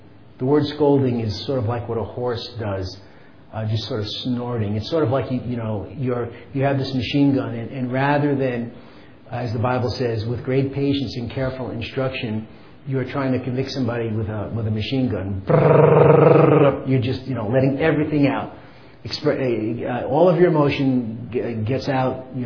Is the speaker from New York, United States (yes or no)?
yes; New York, United States; also born or lived in Kansas City; I said, well, I'm not from the south, I'm from New York. And I actually spent some time in the Midwest. I spent like 7 or 8 years in Kansas City and other places.